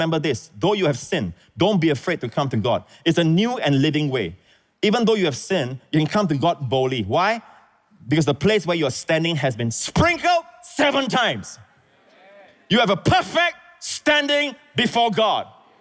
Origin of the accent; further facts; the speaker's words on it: Singapore; also born or lived in Malaysia; Although I was born in Singapore, I'm a Singaporean and all that, I lived for 8 years. My father was working in Malaysia and we stay in the kampong area.